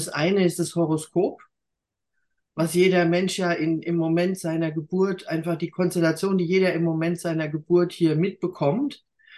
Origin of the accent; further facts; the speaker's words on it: Bavaria, Germany; aus so einem kleinen Dorf, wo ich herkomme, im tiefsten Franken, da wird man nicht Sängerin.